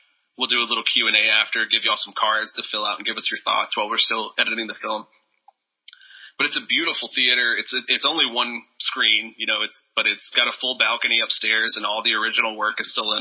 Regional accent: Lufkin, Texas, United States; So that is in Lufkin, Texas, which is my hometown, where we shot about half of the movie.

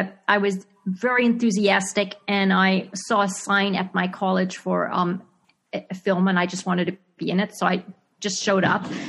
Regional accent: Zimbabwe; accent: Zimbabwean; also born or lived in Australia; I was living in Australia at the time, and a guy came up to me and he made fun of my Zimbabwean accent.

